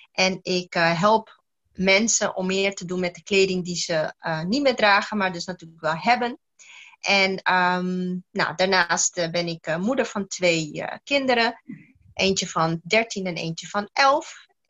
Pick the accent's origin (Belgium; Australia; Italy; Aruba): Aruba; Ik ben geboren en getogen op Aruba.